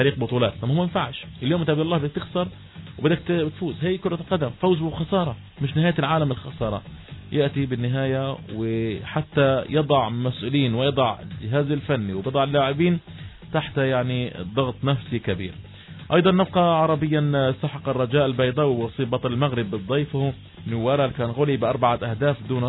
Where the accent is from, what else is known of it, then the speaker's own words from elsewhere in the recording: Gaza Strip, Palestine; الاستقالات ما في عند غير العرب وعندنا في غزة